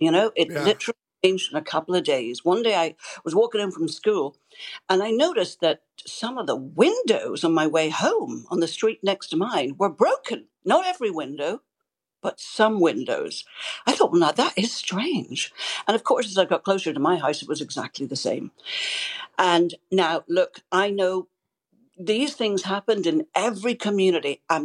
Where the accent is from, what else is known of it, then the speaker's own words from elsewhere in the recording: Lurgan, Northern Ireland, United Kingdom; I grew up in Lurgan, County Armagh. My mum was from Ballywalter, County Down, and my dad from Limerick in the south